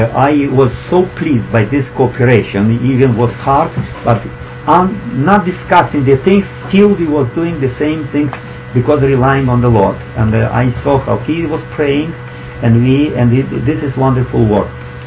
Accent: United States; because they knew that I am from the United States and I represented them all without discrimination

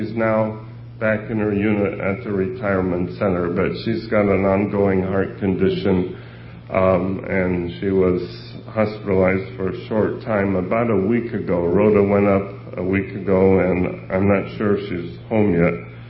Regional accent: Chicago, Illinois, United States; born there; Joey Candle and some of the other brethren from Chicago knew me before I was born in Chicago, and have known me since I was, you know, an infant.

